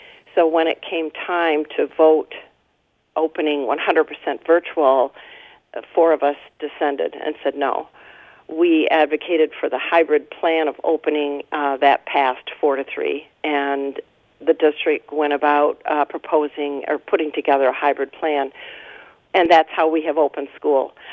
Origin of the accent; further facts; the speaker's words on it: Port Huron, Michigan, United States; I grew up in Port Huron. I was educated by the Port Huron Schools